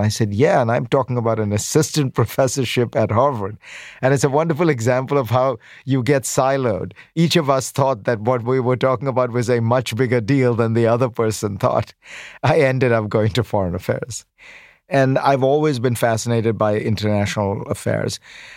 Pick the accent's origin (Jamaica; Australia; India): India; now in United States; I grew up in India in the 70s.